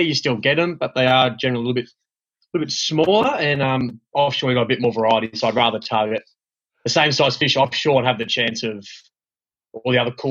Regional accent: Geelong, Victoria, Australia; 21 years old. I am from Geelong. I work at Trelly's Fishing World in Geelong.

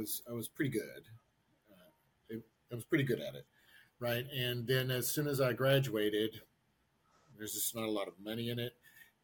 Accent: Knoxville, Tennessee, United States; So I'm from Tennessee. I'm from Knoxville, right? … That's where it comes from.

